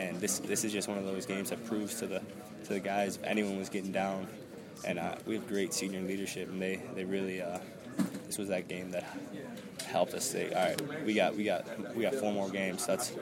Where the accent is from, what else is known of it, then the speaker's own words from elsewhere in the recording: Illinois, United States; I mean, it was Illinois. This was the school I wanted to come to. It was my hometown school.